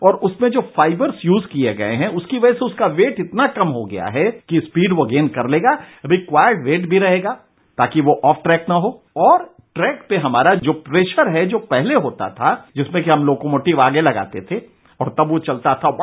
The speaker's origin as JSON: {"language": "Hindi", "town": "Chhapra", "region": "Bihar", "country": "India", "also_born_or_lived": "Siwan", "said": "मैं बिहार का रहने वाला हूं, छपरा और सीवान का।"}